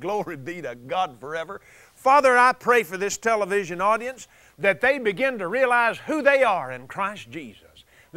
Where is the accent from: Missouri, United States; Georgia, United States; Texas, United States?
Texas, United States; born there; just because I was born out here in West Texas.